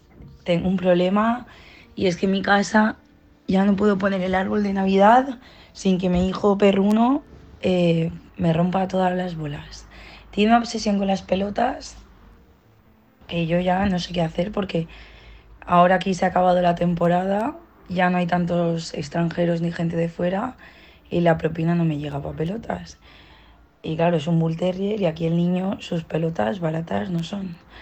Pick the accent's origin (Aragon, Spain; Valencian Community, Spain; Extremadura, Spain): Valencian Community, Spain; Denia; de Denia.